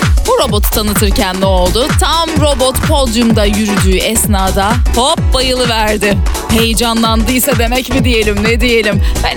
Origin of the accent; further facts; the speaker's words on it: İzmir, Turkey; Ben de bir İzmirli olarak mesela lokmadan vazgeçemiyorum.